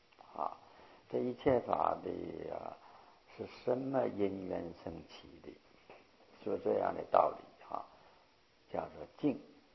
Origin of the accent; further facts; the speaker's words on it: China; 但是我们中国人要说个线呢